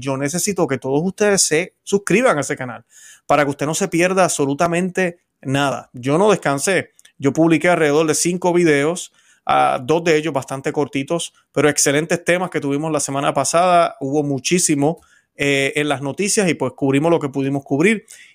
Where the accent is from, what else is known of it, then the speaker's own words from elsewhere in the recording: Puerto Rico; en Puerto Rico, el país de quien, ¿verdad?, de donde soy yo, la Isla del Encanto